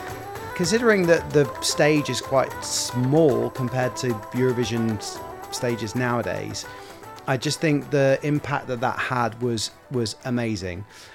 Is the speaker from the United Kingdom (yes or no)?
yes; United Kingdom; that wasn't just me being British and being from the UK